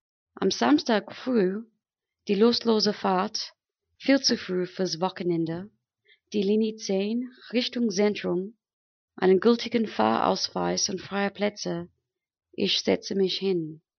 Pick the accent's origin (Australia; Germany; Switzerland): Australia; German is a second language; moved away as an adult; Ich komme aus Australien und ich wurde in 1974 geboren.